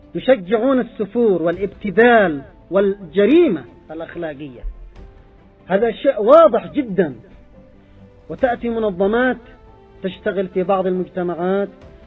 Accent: Yemen; المرأة عندنا في اليمن ألم تقتل بالقنابل الأمريكية والقنابل البريطانية

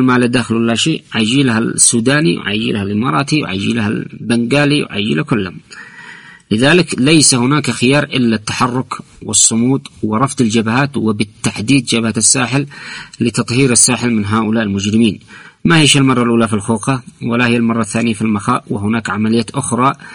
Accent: Yemen; نحن كشعب يمني

